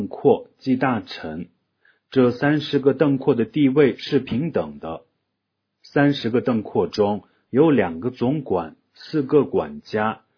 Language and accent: Chinese; Maixiu, Qinghai, China; 1276年八思巴接收西藏三区的时候，经过了我的家乡麦秀，创建了宗萨寺